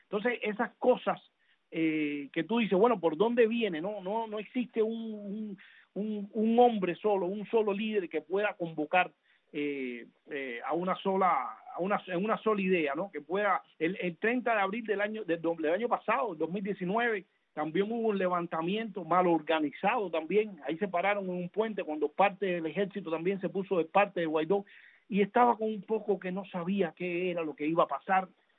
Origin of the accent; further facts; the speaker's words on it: Cuba; nosotros como cubanos